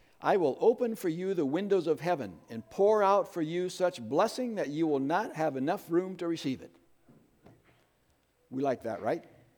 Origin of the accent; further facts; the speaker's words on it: Indiana, United States; where I grew up there in Indiana